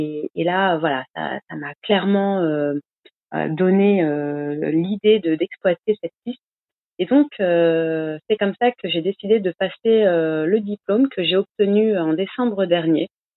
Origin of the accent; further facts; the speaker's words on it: northeast, France; j'ai 33 ans, je suis originaire du nord-est de la France où je prépare mon expatriation en famille aux États-Unis et plus précisément en Floride